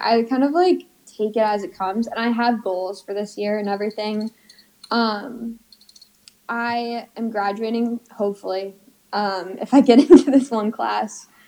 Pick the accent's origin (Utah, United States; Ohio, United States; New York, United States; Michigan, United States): Utah, United States; Park City; also born or lived in Seattle; I'm from Utah. I was born in Seattle, but moved to Park City when I was one. So I just didn't know anything else.